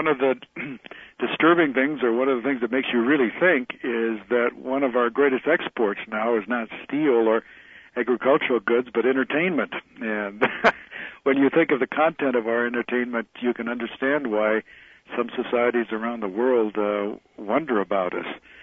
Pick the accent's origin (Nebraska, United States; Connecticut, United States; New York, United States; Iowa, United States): Nebraska, United States; I'm from Nebraska, and boy, if you...